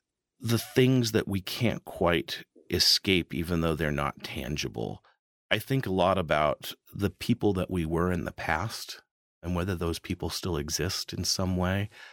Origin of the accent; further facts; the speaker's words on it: Nebraska, United States; I grew up in Western Nebraska, which has a really stark kind of beauty, but also a sense of emptiness and inhospitality. I think about the town where I grew up, which is was a little grain elevator town on the Union Pacific Railroad line.